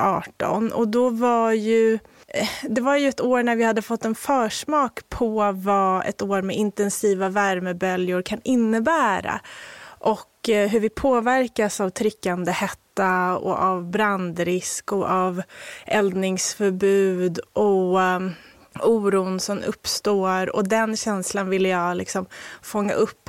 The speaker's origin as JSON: {"language": "Swedish", "town": "Haninge", "region": "Stockholm County", "country": "Sweden", "tie": "born or raised there", "said": "Jag har koppling, men jag är inte från Nynäshamn. Jag är uppvuxen i Haninge."}